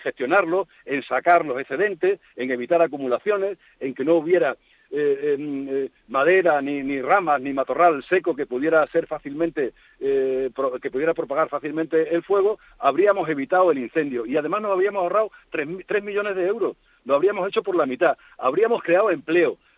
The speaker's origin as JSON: {"language": "Spanish", "region": "Extremadura", "country": "Spain", "said": "Por ejemplo, en mi tierra, en Extremadura, tenemos entre 2 y 3."}